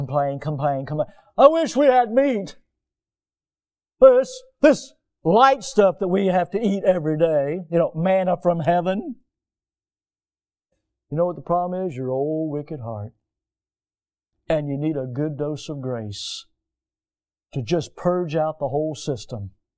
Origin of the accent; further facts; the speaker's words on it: Florida, United States; because I'm from Florida, being out in the heat and so forth with soccer, it didn't bother me.